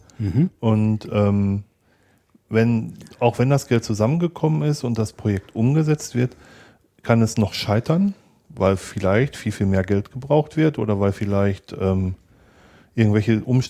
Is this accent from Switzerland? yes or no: no; North Rhine-Westphalia, Germany; Ich komme aus dem Ruhrgebiet